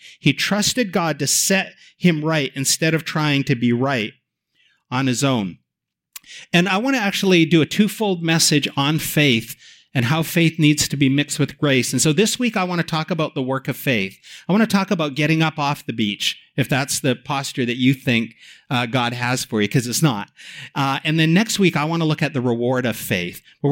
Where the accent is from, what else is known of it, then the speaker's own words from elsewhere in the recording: Vancouver, British Columbia, Canada; also born or lived in Calgary / Nashville; now in Toronto, Canada; I'm from Vancouver, but God asked us to move to Calgary to plant a church at the University of Calgary. Then he called us over to down to Nashville, Tennessee for 12 years. Then he called us back to Canada, up here to Toronto.